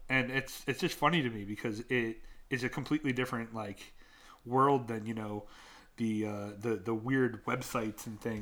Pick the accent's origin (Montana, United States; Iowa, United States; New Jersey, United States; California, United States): New Jersey, United States; I grew up in North Jersey, so I know a lot of that type.